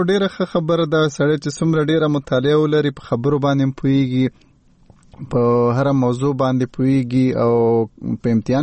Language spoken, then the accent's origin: Pashto; Nangarhar, Afghanistan; also born or lived in Peshawar, Pakistan; زه د افغانستان یم او د ننګرهار یم، خو عمر مې په پېښور کې تیر کړی دی. هلته خو جنګونه و کنه زموږ په وطن کې. نو زموږ کورنۍ پاکستان ته تللې وه او بیا هلته مونږ په پښتونخوا کې اوسېدو. په اکوړه خټک کې زمونږ کیمپ کې اوسېدلو.